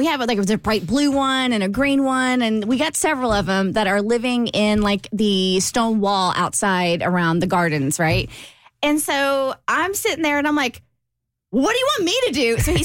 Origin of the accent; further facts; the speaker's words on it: Versailles, Kentucky, United States; There's a Versailles, Kentucky, and I grew up on Edinburgh Drive.